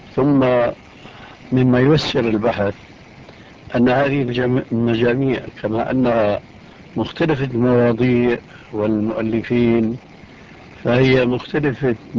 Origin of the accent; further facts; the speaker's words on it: Syria; وكما يقولون عندنا في الشام بلا طول سيرة